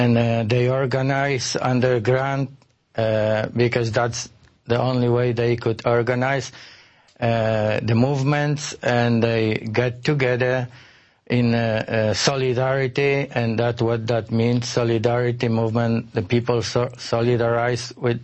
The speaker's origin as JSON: {"language": "English", "country": "Poland", "tie": "born or raised there", "second_language": "English", "said": "Growing up in Poland under a communist regime wasn't a pleasant experience because you felt like you're trapped in some kind of cage."}